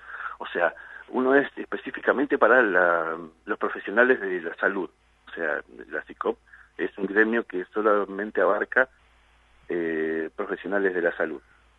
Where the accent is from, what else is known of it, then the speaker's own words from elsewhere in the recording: Argentina; viste cómo somos los argentinos, que sacamos de la manga el as